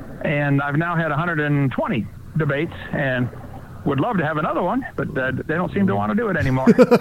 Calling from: Monroeville, Alabama, United States; Well, I'm at the Kubota dealer in Monroeville, Alabama.

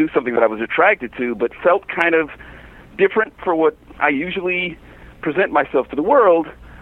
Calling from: Richmond, Virginia, United States; I'm calling from Richmond, Virginia, my home office.

